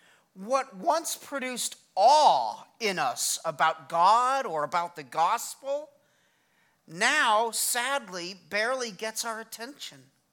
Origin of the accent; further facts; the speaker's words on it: Colorado, United States; also born or lived in Massachusetts / Vermont; I was not born and raised in Louisiana. I was raised up north in Colorado and Massachusetts and Vermont. So when I moved down here, at first I thought a crawfish boil was a little gross.